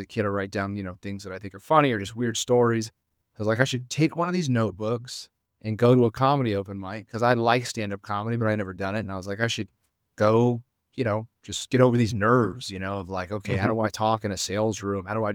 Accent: Las Vegas, Nevada, United States; And my sense of humor that I kind of got from my dad growing up in Las Vegas and hanging out in bars with him and just being a little roughneck kid

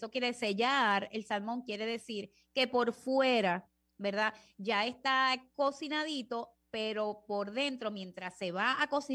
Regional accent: Puerto Rico; que yo soy boricua. Tú sabes, yo sería boricua hasta que aunque naciera en la luna.

